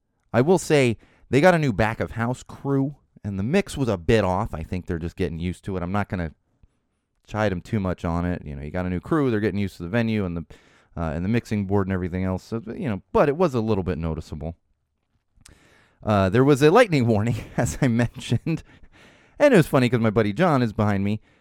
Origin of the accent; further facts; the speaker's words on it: San Diego, California, United States; I've been listening because I grew up in San Diego. Been listening to him forever.